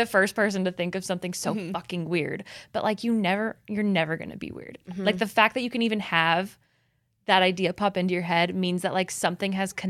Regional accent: Midwest, United States; Did you like how I'm from the Midwest when I said tapping in?

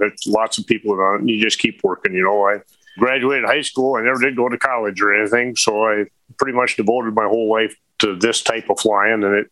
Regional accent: Minot, North Dakota, United States; And I'm in Minot, North Dakota. That's where I gr

